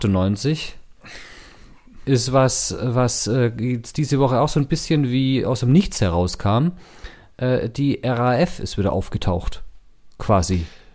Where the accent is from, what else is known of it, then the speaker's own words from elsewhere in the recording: Stuttgart, Baden-Württemberg, Germany; da ich da aufgewachsen bin, bin ich praktisch im Schatten dessen aufgewachsen.